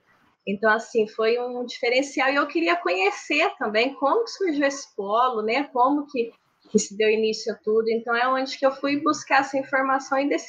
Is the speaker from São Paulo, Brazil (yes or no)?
no; Pouso Alegre, Minas Gerais, Brazil; Eu sou de Minas. Pouso Alegre, né? Sou de Minas Gerais. Mineira aí.